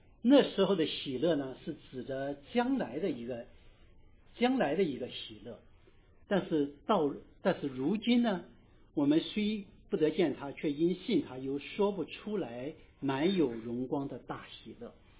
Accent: Shandong, China; accent: Shandong dialect; 烤地瓜是我们山东土话

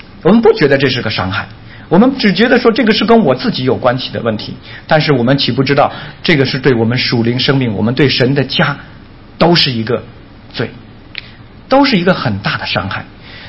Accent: Beijing, China; 我原来国内是做外贸的。做外贸的人有一个，第一个北京人，第二做外贸的，你知道北京有一个大爷的脾气啊。

